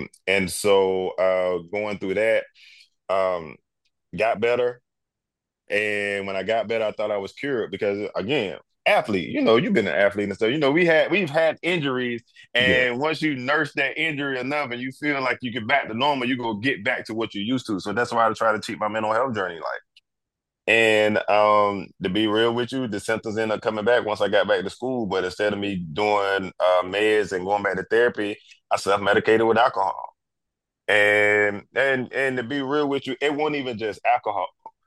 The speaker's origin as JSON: {"language": "English", "region": "North Carolina", "country": "United States", "tie": "born or raised there", "said": "I grew up in North Carolina, so I grew up in the South. Was raised at a in a place where it was a very small town."}